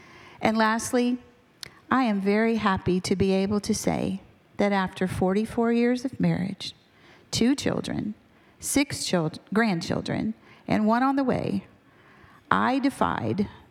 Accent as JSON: {"language": "English", "town": "Orlando", "region": "Florida", "country": "United States", "tie": "born or raised there", "said": "I was born and raised in Orlando. I am what they call a true Floridian."}